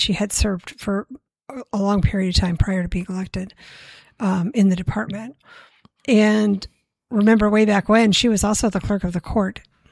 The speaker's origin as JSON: {"language": "English", "town": "Washington", "region": "District of Columbia", "country": "United States", "tie": "born or raised there", "said": "I grew up in Washington, D.C., had a lovely childhood and high school experience there."}